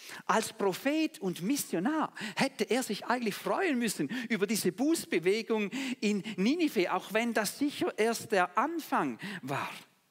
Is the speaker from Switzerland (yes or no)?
yes; Switzerland; Unser Wohlergehen als Schweizer oder als Menschen, die in der Schweiz wohnen